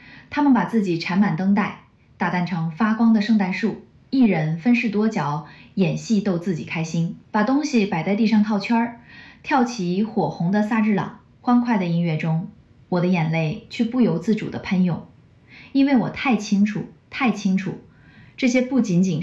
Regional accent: Canada; Chinese is a second language; ，疫情三年我都在中国，白纸革命第二天我就离开上海了

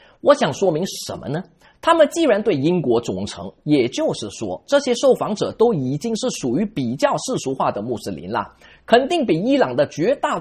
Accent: Malaysia; 第二个例子，我的老家马来西亚。

